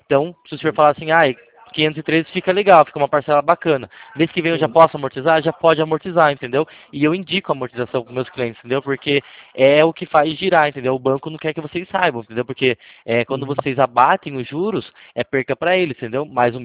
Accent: Itapetininga, São Paulo, Brazil; sou de Itabetininga, interior do estado de São Paulo.

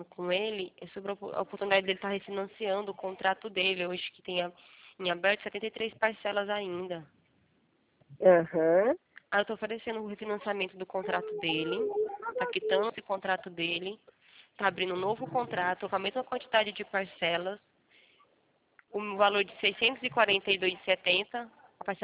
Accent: Valinhos, São Paulo, Brazil; Não, sou aqui de Valinhos, São Paulo.

